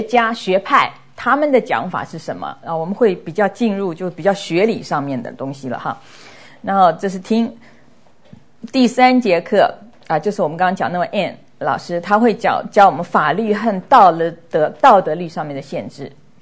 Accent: China

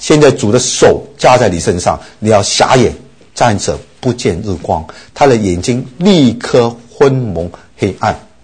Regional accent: China; 是否是因为我们中国人这种道德性的教导很注重修身

